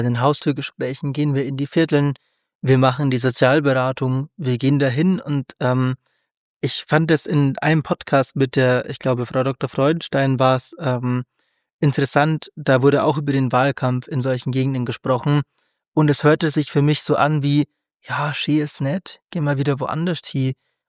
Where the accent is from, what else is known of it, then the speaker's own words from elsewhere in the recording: Regensburg, Bavaria, Germany; ich komme ja aus dem Regensburger Norden.